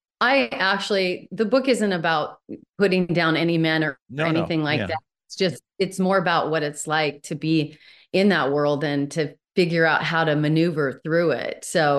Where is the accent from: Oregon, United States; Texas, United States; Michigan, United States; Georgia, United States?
Oregon, United States; So it was challenging in both areas, but also three areas, because we're also from Oregon.